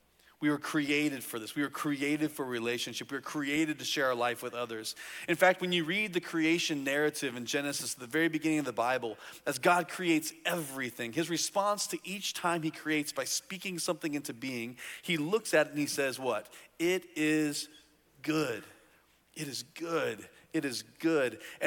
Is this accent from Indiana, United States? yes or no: yes; Indiana, United States; 2 couples from my hometown in Indiana